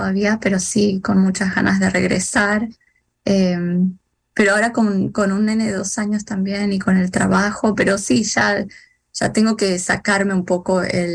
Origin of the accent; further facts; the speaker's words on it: San Miguel de Tucumán, Tucumán, Argentina; born there; also born or lived in Termas de Río Hondo, Santiago del Estero; nací en Tucumán, en San Miguel de Tucumán, en el norte de Argentina. Y luego viví también en las Termas de Riondo, en Santiago del Estero.